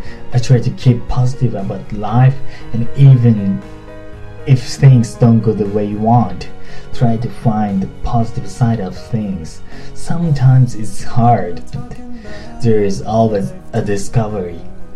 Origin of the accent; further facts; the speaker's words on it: Japan; Growing up in Japan, I wasn't used to being around such an international crowd